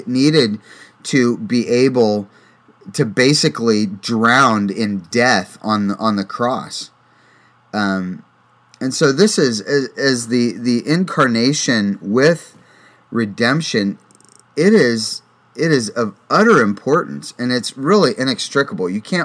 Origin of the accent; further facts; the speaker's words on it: Dunkirk, Ohio, United States; when I was growing up on Cherry Street in Dunkirk, Ohio.